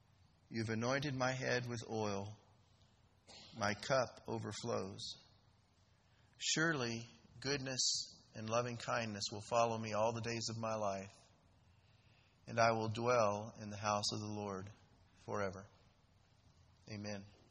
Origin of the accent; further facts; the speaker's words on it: Texas, United States; I grew up in South Texas, and my grandparents had a 20-acre farm, and they had cows and chickens and other animals